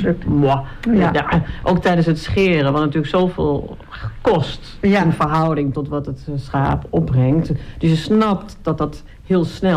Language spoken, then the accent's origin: Dutch; Texel, North Holland, Netherlands; born or raised there; also born or lived in Enschede